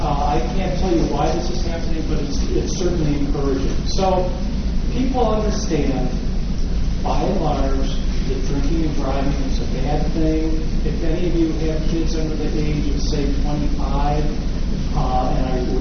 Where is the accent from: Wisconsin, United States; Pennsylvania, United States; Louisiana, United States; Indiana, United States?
Wisconsin, United States; I'm from Wisconsin originally, and small town right near where I grew up